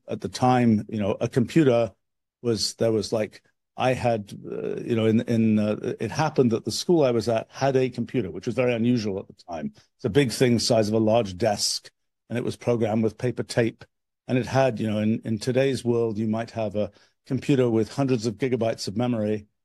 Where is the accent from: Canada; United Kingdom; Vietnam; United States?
United Kingdom; England; remember, I'm an old guy. So I grew up at a different time from today's time. And when I was a kid, I grew up in England.